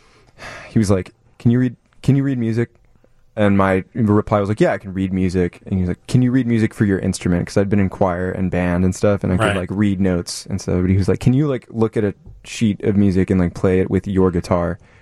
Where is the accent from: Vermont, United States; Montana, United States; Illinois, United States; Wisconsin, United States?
Illinois, United States; Crystal Lake; I grew up in Crystal Lake, Illinois, like your very own Tom Hosch.